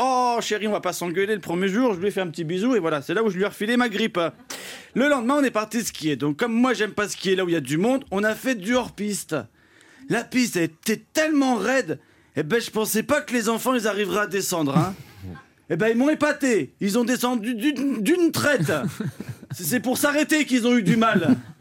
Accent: Paris, Île-de-France, France; je suis parisien moi.

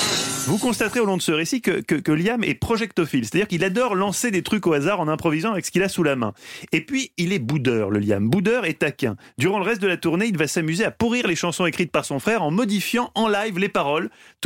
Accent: France; chez nous en France

